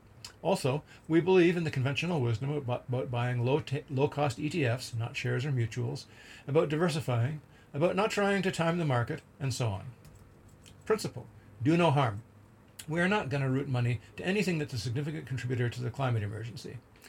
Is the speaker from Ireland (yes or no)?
no; Canada; means that a great big chunk of the windfall will eventually go off to Ottawa, which I'm okay with. Being Canadian is, on balance, a good financial bargain.